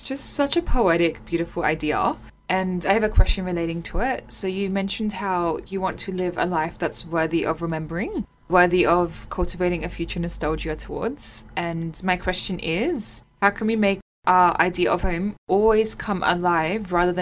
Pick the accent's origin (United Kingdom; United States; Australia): Australia; I'm from Australia, and we just connected, crossed paths.